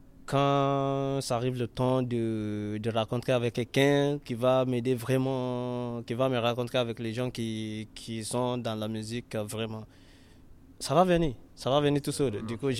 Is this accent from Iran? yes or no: no; Nigeria; first language Yoruba; French is a second language; j'ai fait mon freestyle dans ma langue maternelle, qui est Yoruba, parce que je suis du Nigeria, de l'Ouest.